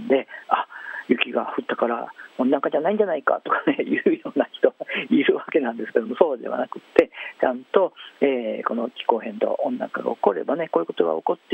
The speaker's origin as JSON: {"language": "Japanese", "region": "Kyoto", "country": "Japan", "tie": "born or raised there", "said": "地元京都ね"}